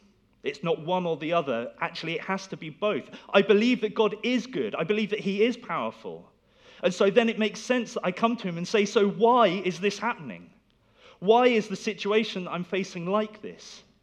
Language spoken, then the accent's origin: English; United Kingdom; I'm British, and I tend to go for that stiff upper lip.